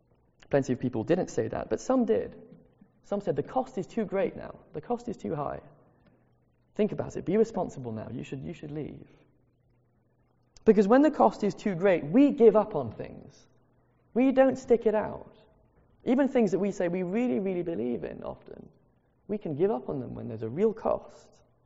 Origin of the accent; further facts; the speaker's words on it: Madagascar; when I was growing up in Madagascar, there was a time when we were threatened by a gang that was in the area